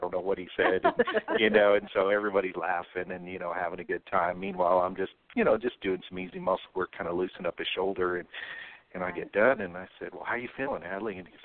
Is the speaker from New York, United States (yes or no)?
no; Kennewick, Washington, United States; Yes, I grew up in Kennewick.